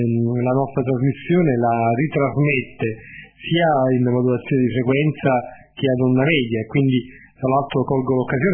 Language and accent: Italian; Naples, Campania, Italy; Io anche dalle mie parti qui a Napoli, nella Caserta